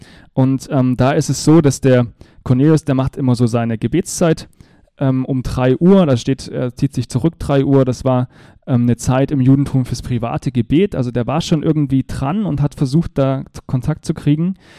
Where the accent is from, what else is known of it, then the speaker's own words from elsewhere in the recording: Germany; wenn ich zum Beispiel an Deutschland denke, gar nicht so weit, wo ich herkomme, da wohnen die Sorben